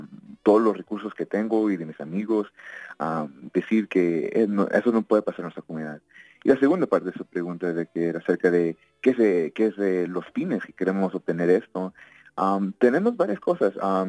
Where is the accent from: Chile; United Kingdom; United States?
United States; born there; Yo como una persona de privilegio que nací aquí en Estados Unidos